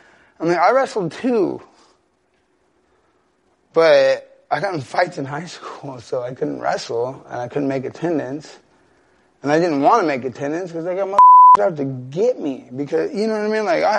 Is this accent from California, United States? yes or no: yes; Stockton, California, United States; I'm from Stockton.